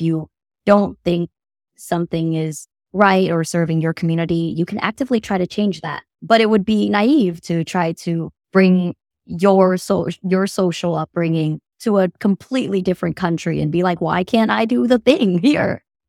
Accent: United States; I'm not fear because I have the privilege of being an American.

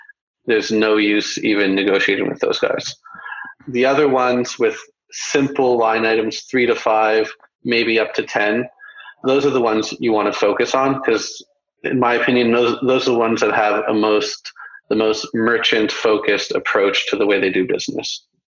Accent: Canada; I'm Canadian and got my start in the fashion distribution business

